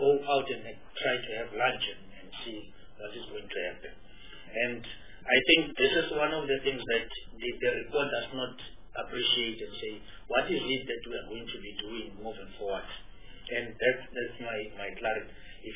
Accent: North West, South Africa; Look, I'm from the Northwest. We don't have the sea, but we have the Big Five.

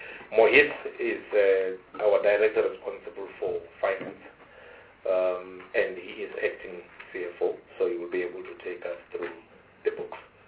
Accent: South Africa; says Limpopo. It's not true. I am from South Africa.

